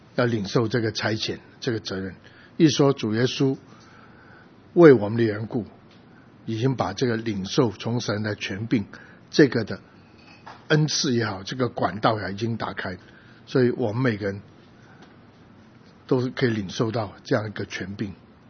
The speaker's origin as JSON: {"language": "Chinese", "region": "Taipei", "country": "Taiwan", "said": "我们就在台北市，都是台北市人，起码户籍成本是这样说。但是我们住在万华，住在个单区"}